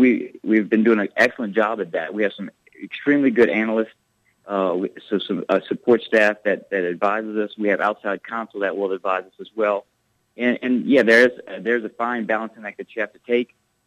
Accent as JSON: {"language": "English", "region": "Louisiana", "country": "United States", "tie": "born or raised there", "said": "I grew up in South Louisiana, and I'm a hunter and fisherman."}